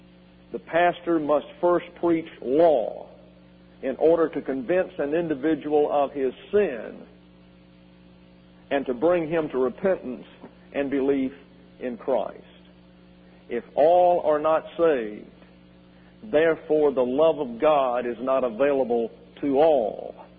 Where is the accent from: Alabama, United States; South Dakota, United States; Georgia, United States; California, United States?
Alabama, United States; I mean, when I'm from South Alabama. It didn't matter whether you believed squat.